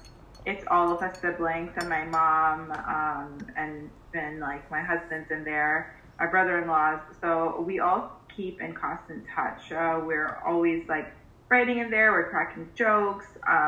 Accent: Queens, New York, United States; I came here when I was, like 6, 7.

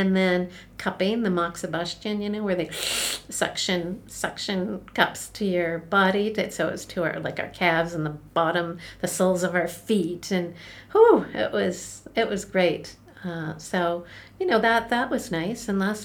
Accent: Canada; Donna's American, I'm Canadian

